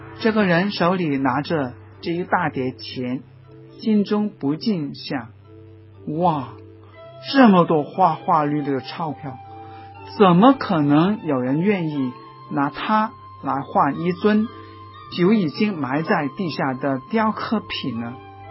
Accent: China; 我们中国人说以财交者财尽则交绝

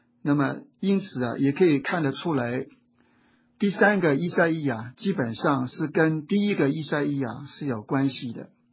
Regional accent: China; 那中国的五岳也是五个圣山，我们中国人这个五岳就是泰山，东岳泰山，南岳衡山，西岳华山，北岳衡山，中岳嵩山

